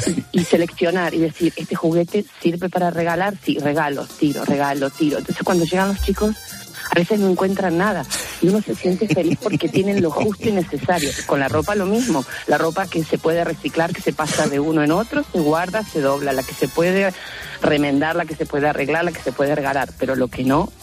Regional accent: Argentina; moved away; los escucho desde hace 15 años, desde que vine de Argentina

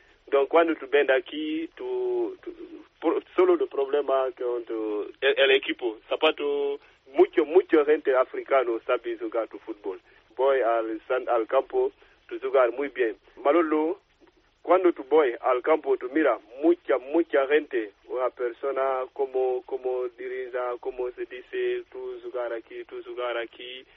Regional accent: Guinea; Spanish is a second language; now in Melilla, Spain; Guinea-Conakry.

